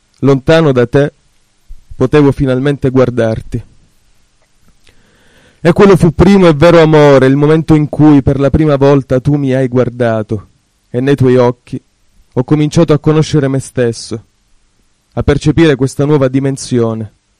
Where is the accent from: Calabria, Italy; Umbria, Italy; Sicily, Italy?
Sicily, Italy; moved away; Io sono siciliano, sono fuggito via circa 7-8 anni fa per cercare altro.